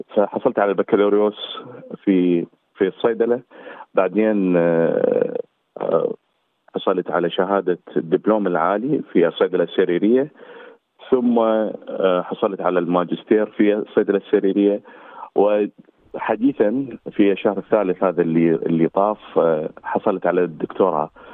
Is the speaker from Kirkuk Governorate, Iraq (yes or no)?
no; Baghdad, Baghdad Governorate, Iraq; moved away as an adult; also born or lived in Jordan; now in Perth, Australia; جئت أنا من العراق، وصلت كلاجئ بسبب الظروف اللي كان يمر بها البلد في تلك الأثناء. أنا كنت طالب في كلية الطب الجامعة المستنصرية في بغداد، ناجح من الصف الثاني إلى الصف الثالث، وغادرت العراق